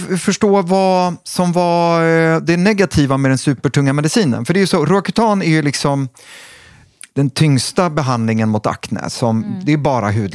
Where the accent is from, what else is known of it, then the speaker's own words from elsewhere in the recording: Sweden; Och där är jag ju som tråkig svensk läkare då